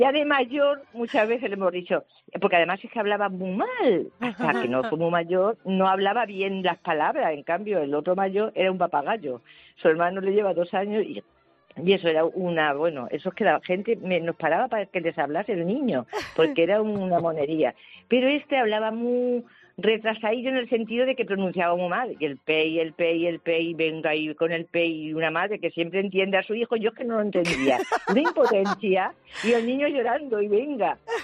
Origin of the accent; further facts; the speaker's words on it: Valdepeñas, Castilla-La Mancha, Spain; moved away as an adult; De Valdepeñas.